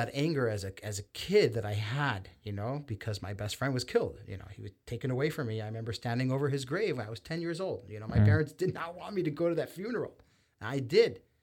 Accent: Jerusalem, Jerusalem District, Israel; also born or lived in Montreal / New York; I lived in Montreal for a year. I lived in New York for 2 years. I mean, but when you ask me where are you from, I will say Jerusalem, because Jerusalem is the place that shaped who I am today.

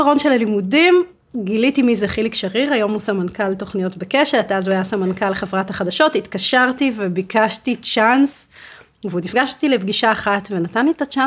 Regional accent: Kfar Yehoshua, Northern District, Israel; גדלתי בעמק ישראל, במושב שנקרא כפר יהושע, התיישבות העובדת, עזרה הדדית

